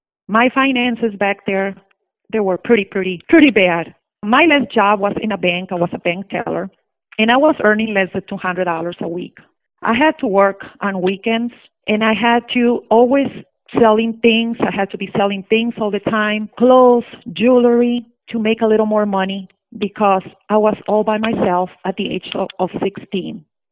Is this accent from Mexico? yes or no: yes; Mexico; now in Chicago, United States; I'm from Chicago, Illinois, originally from Mexico.